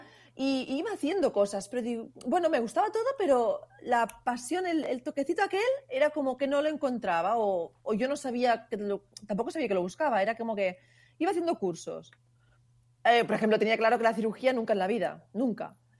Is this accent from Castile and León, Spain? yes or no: no; Torredembarra, Catalonia, Spain; Pero en mi pueblo hay una radio local, en Torredembarra, donde tengo la consulta